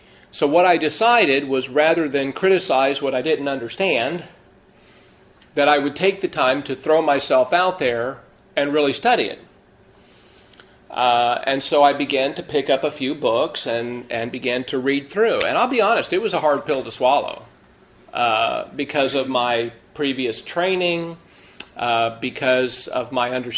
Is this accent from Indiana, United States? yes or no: no; California, United States; I grew up this way in the Pentecostal church when I grew up as a boy in Southern California, when I was involved in the Four Square Church